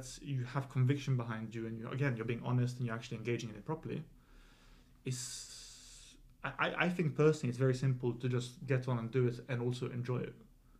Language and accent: English; Croydon, London, United Kingdom; I'm from Croydon, I don't actually care. I've got the double affliction of being from Croydon and French.